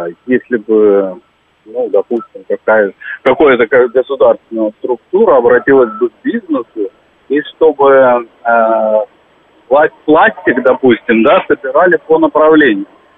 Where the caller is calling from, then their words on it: Moscow, Russia; я из Москвы вам звоню.